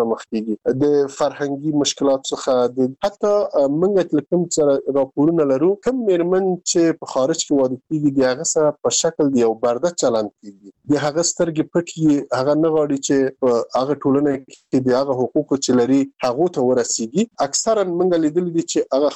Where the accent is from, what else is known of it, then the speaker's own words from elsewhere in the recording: Afghanistan; زه چې په افغانستان کې یو وګړی یم اوسېږم